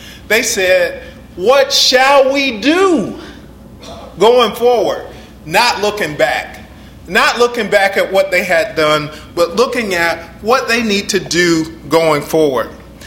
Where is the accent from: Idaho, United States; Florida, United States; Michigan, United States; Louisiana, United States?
Michigan, United States; Detroit; We grew up in Detroit in the 60s, where drugs were prevalent.